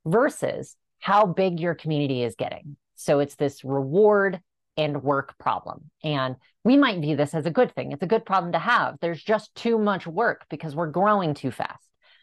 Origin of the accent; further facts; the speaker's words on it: Cheyenne, Wyoming, United States; now in Fort Collins, United States; I grew up in Cheyenne, Wyoming, hop, skip, and a jump from here in Fort Collins, right? I grew up there.